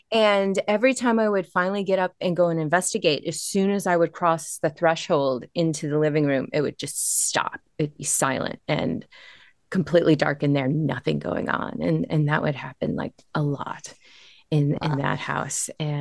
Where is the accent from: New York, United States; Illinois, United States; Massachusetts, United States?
Illinois, United States; Chicago; also born or lived in Pacific Northwest; I'm originally from Chicago, so now I'm not too far away.